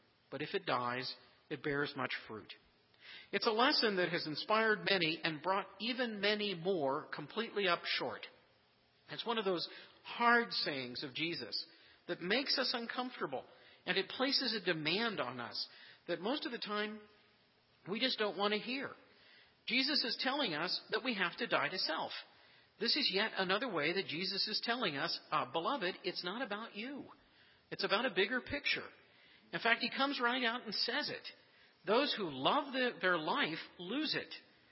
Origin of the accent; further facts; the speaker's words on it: Indianapolis, Indiana, United States; the cherry and the peach trees that we had in our yard when I was growing up in Indianapolis.